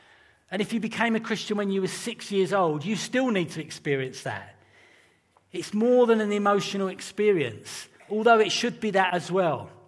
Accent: England, United Kingdom; I'm English, not a surprise to you, and I display certain characteristics that indicate this.

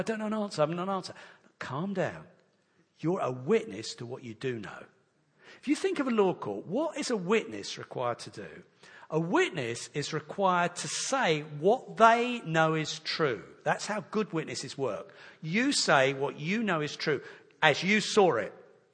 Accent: England, United Kingdom; You know, I'm an Englishman. British passport.

